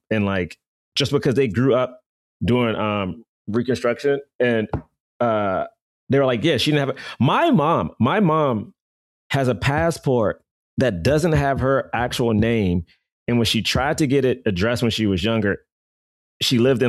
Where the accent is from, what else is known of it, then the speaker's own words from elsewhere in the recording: the South, United States; This is the voice of a true American Negro. We are Southern.